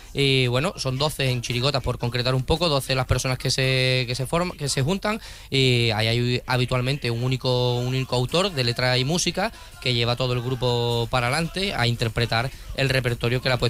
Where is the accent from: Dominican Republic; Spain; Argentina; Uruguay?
Spain; Cádiz, Andalusia; déjame que me suelte mi pequeño speech como gaditano